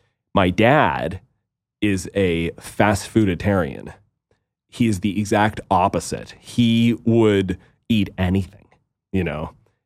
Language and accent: English; East Coast, Canada; growing up on the East Coast of Canada, we just didn't have access to those ingredients